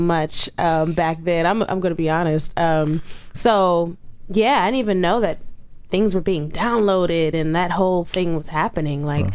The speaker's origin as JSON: {"language": "English", "town": "Oakland", "region": "California", "country": "United States", "said": "I'm from Oakland, California, mm-hmm. so I would see Cats on TV, like the commercial when I was little"}